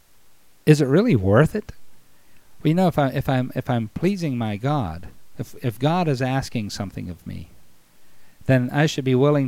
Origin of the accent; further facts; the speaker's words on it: Baltimore, Maryland, United States; You know, I'm from Baltimore originally. And being from Baltimore, you know, there was a crab house on the corner of every, and there still is.